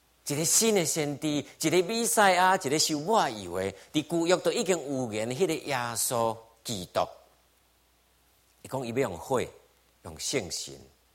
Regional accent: Taiwan; 有当时我们台湾人都说一句话，说别人的孩子死不了

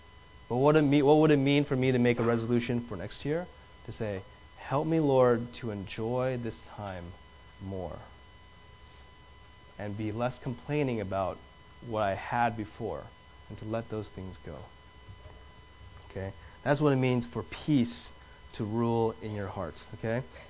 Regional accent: Taiwan; now in United States; I grew up in Taiwan, so I came here. Guess what? I have dual citizenship, okay? I have dual citizenship. I'm a citizen in Taiwan, and I'm also a citizen here.

